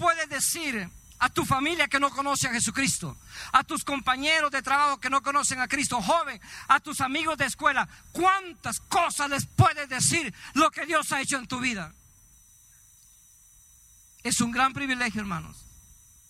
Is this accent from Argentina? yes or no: no; El Salvador; born there; yo nací en El Salvador y nací de una familia disfuncional. Nací sin papá.